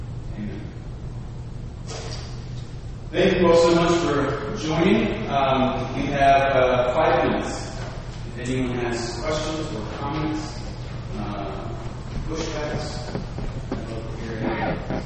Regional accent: Southern US, United States; accent: Southern; I could put on a little bit of my Southern accent from my childhood.

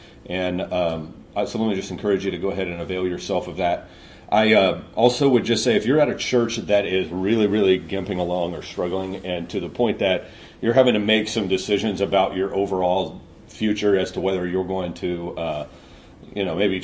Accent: California, United States; obviously forgetting that I was born and raised in California myself.

